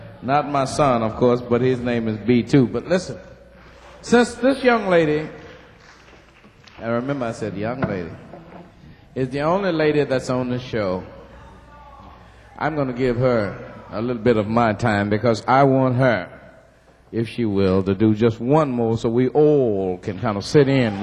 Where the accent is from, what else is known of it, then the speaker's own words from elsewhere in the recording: Mississippi, United States; I'm from Mississippi